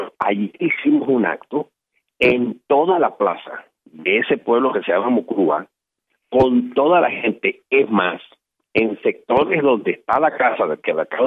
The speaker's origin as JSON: {"language": "Spanish", "region": "Mérida", "country": "Venezuela", "tie": "born or raised there", "said": "oriundo de mi tierra, aquí del Estado Mérida."}